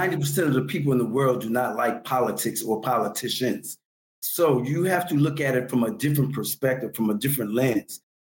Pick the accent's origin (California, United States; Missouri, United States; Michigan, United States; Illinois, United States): Michigan, United States; Detroit; now in St. Croix, U.S. Virgin Islands; But this young chap of myself, I came from Detroit, Michigan, and here I'm ended up in St. Croix, U.S. Virgin Islands.